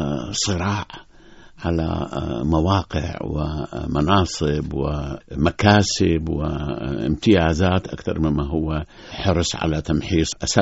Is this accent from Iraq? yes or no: yes; Iraq; والله هذا احنا ما كنا نأمله جميعا كعراقيين